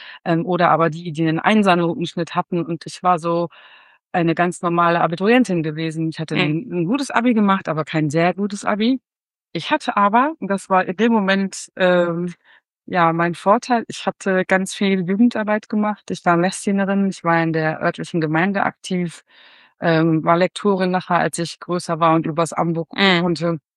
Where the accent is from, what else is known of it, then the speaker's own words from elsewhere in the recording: North Rhine-Westphalia, Germany; also born or lived in Leipzig, Germany; Komme gebürtig aus dem Kreis Höxter, dort auch von einem landwirtschaftlichen Betrieb, damals mit Sauenhaltung, den es heute nicht mehr gibt. Und ich habe nach dem Abitur angefangen, in Leipzig zu studieren.